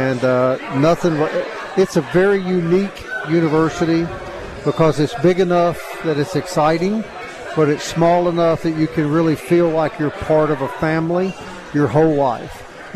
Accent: Greenville, Mississippi, United States; I'm originally from Greenville, so

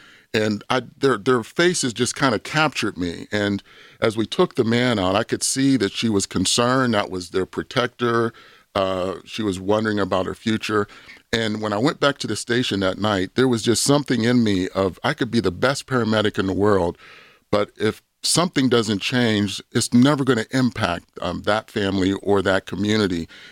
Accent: Bethel Park, Pennsylvania, United States; I grew up in Bethel Park.

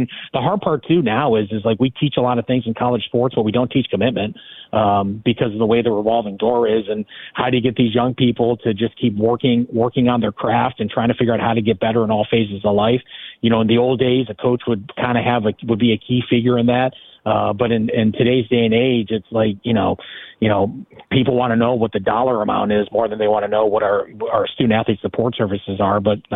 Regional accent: Cleveland, Ohio, United States; and we're all from Cleveland. We all recognize how important high school sports in our hometown is

